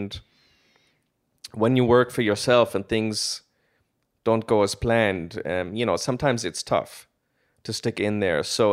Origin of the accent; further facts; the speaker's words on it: Switzerland; also born or lived in United States; a German-American mother. My father was Egyptian-Lebanese. Hmm. I grew up basically in Switzerland most of my life, studied in America.